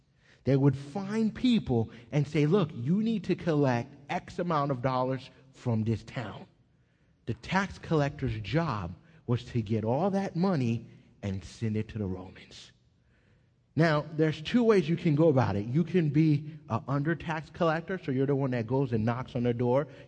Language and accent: English; New York, United States; So I run in with sweats and a t-shirt, Timberland boots. I'm from New York. It just, that's how it is in New York.